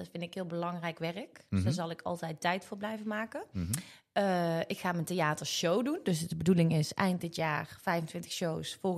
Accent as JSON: {"language": "Dutch", "town": "Leende", "region": "North Brabant", "country": "Netherlands", "said": "En ook vanuit mijn dorp waar ik vandaan kom, Leende."}